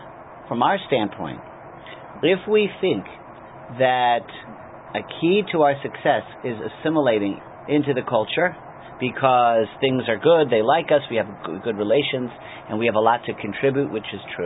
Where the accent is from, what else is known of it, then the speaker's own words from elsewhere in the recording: United States; born there; thank God I'm American born, and even my parents, my mother's American born, my father was an immigrant